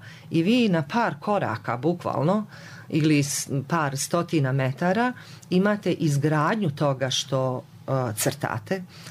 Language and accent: Bosnian; Herzegovina, Bosnia & Herzegovina; ja sam porijeklom južnih krajeva Bosne i Hercegovine, pa smo živjeli evo ovdje u ovim krajevima